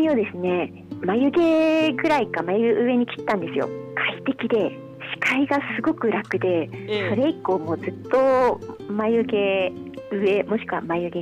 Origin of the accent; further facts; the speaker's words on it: Fukushima, Japan; born there; 私は福島県福島市で生まれになりまして、音楽を始めたのは隣の宮城県仙台市だったんですけれども、今は活動拠点を福島の方に戻して福島を中心に活動をしております。